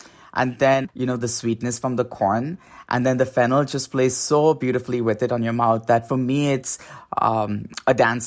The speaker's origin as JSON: {"language": "English", "country": "India", "tie": "born or raised there", "said": "jaggery, which is something that I grew up in India eating."}